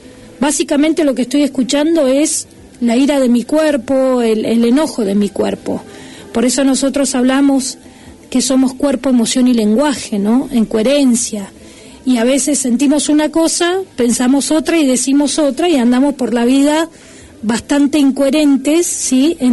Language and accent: Spanish; Comodoro Rivadavia, Chubut, Argentina; Soy de Comodoro Rivadavia. En Comodoro te diría que últimamente, gracias a Dios, tengo mucho trabajo